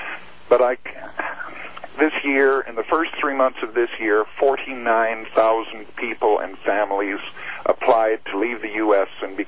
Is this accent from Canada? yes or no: yes; Canada; because as I say, I'm a Canadian. I have no legal status in the U.S., so don't want any.